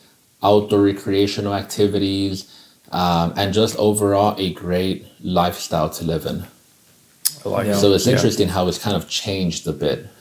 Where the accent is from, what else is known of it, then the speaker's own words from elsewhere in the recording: Rogers, Arkansas, United States; I had a totally different upbringing than I think I would have had growing up in Los Angeles. Not to mention, buying a home in LA, even at the time, was more challenging than it is buying a home in Arkansas.